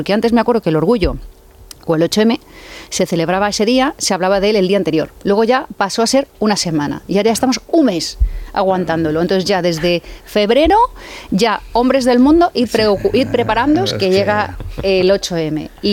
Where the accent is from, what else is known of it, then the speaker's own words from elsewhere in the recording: Community of Madrid, Spain; este ambiente plural que nos enriquece como madrileños.